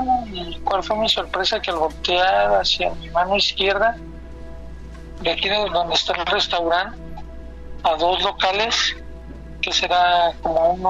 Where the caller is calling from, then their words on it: Querétaro, Mexico; de Querétaro.